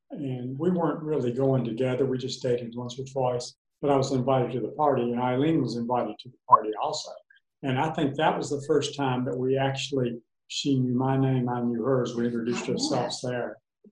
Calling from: Staunton, Virginia, United States; We're in Stanton, Virginia.

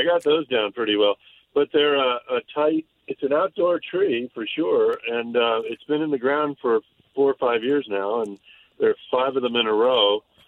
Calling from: New York, United States; I'm calling from New York, and I'm not much of a gardener

